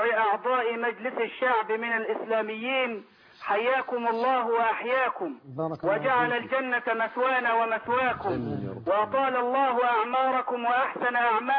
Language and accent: Arabic; Port Said, Port Said Governorate, Egypt; بقولها لك أنا من بورسعيد